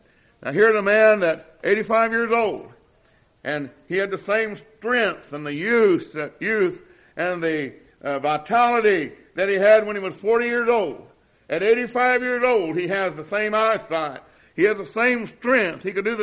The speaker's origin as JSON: {"language": "English", "region": "Kentucky", "country": "United States", "tie": "born or raised there", "said": "I remember growing up in Floyd County, Kentucky, and there was a neighbor named Mr. Fitzmosley."}